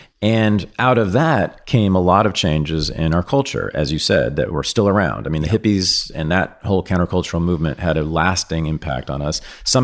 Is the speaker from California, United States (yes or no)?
yes; Berkeley, California, United States; And if people want to see this, you can see it in the movie Berkeley in the 1960s. Yes, it's about my hometown